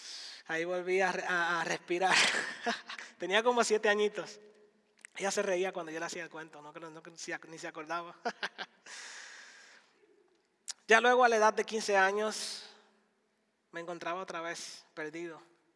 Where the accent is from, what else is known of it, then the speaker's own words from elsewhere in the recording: Dominican Republic; En mi ciudad natal, yo crecí en una ciudad fronteriza, hacemos frontera con Haití, nuestro vecino país de Haití.